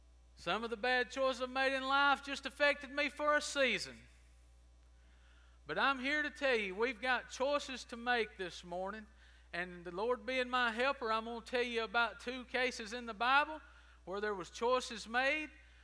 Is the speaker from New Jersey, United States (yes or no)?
no; Pine Log, Georgia, United States; As Jim said, I grew up in Pine Log, just no country boy. We didn't have a high school, so wound up coming to Adairsville.